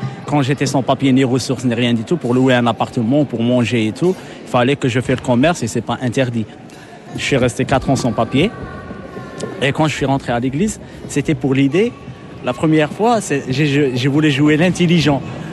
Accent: Oran, Oran Province, Algeria; now in France; Parce que moi, j'ai grandi en Algérie.

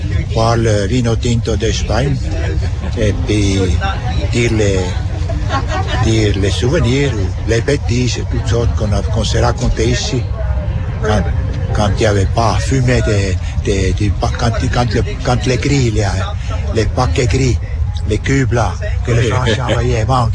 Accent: Burgdorf, Bern, Switzerland; moved away as an adult; le 16 décembre 36, je suis parti de Burtorf, c'est dans l'Emmental, près de Berne.

